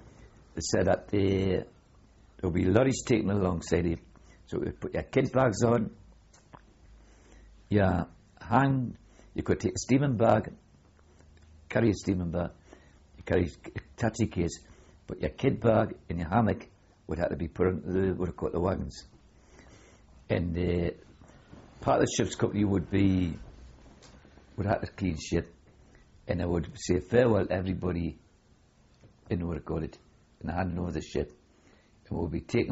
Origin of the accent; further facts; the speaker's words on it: North East England, United Kingdom; And different ones saying, are you Scottish? I'm Geordie.